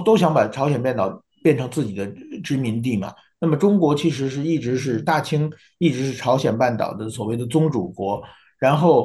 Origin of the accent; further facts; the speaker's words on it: Taiwan; 我觉得作为台湾人去看一看这些历史的故迹